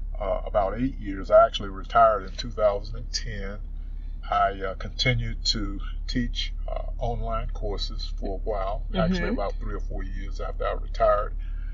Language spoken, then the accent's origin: English; Rocky Mount, North Carolina, United States; I'm one of the few people in these groups from North Carolina. But I grew up in Rocky Mount a number of years ago.